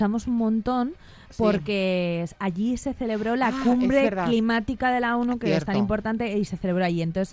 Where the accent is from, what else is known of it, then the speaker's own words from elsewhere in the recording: Spain; Pues sí, porque ya sabes que cada vez los españoles estamos más ansiosos de viajar fuera.